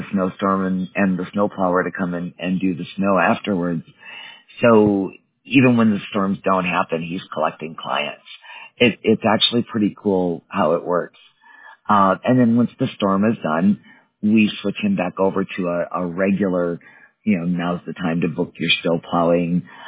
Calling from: Colorado, United States; I live in Colorado. Well, the company is based in California. I work remotely. I live in Colorado.

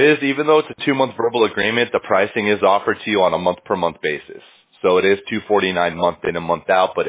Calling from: Costa Mesa, California, United States; We're in Orange County, California. We're in a city called Costa Mesa. We've been here for 17 years.

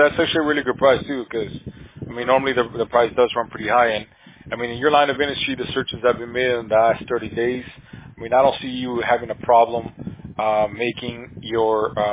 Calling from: California, United States; We're in California, sir. So we're here in California. We're in Orange County.

